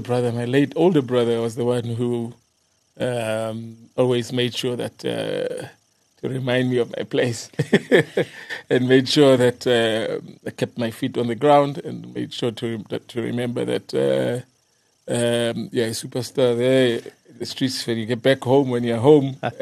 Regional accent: Alexandra, Gauteng, South Africa; I was lucky that growing up in Alex

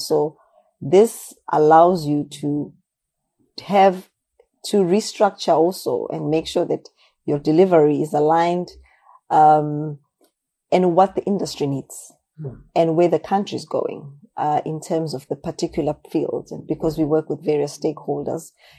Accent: South Africa; it's my roots. I am from Africa. I am from South Africa.

